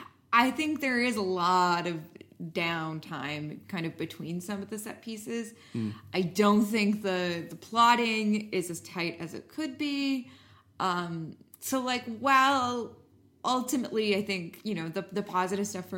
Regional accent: Canada; we are Canadian and we're white. So, you know, our families celebrate Christmas.

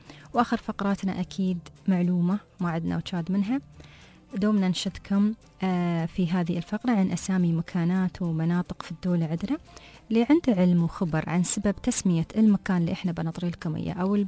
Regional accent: United Arab Emirates; عندنا في الإمارات

